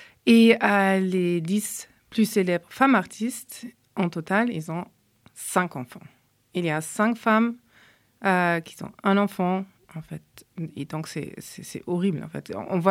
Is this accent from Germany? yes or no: yes; Germany; French is a second language; now in Die, France; Moi, je suis allemande et donc j'ai des liens avec Berlin. Et depuis que je suis à Die, ça veut dire qu'il y a 8 ans